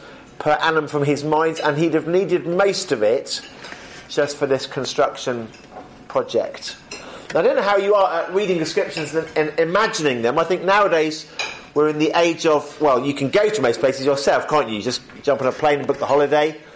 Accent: England, United Kingdom; And as an Englishman, I hate to say this

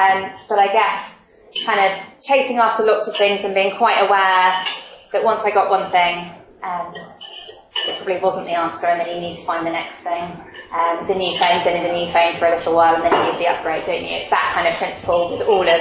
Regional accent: South East England, United Kingdom; Yeah, I grew up in Buckinghamshire in a very, very, a lovely home life, Christian parents, a big brother.

